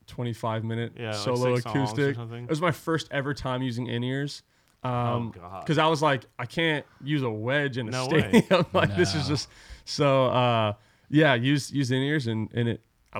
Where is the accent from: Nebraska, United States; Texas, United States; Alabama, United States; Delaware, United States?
Texas, United States; I'm from Texas, so like, mm-hmm. and Astros is my team.